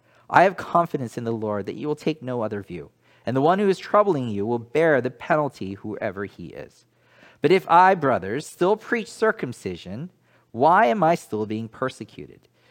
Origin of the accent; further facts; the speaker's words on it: Hong Kong; accent: British; now in United States; So I grew up in Hong Kong when it was still a British colony, and I attended a British secondary school. And yes, actually, before I came to the U.S., I had a British accent.